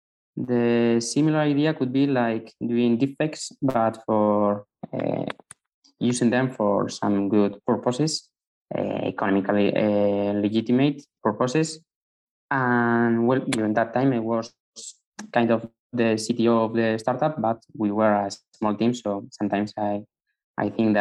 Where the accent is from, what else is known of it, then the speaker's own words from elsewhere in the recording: Basque Country, Spain; I'm from the Basque Country in Spain.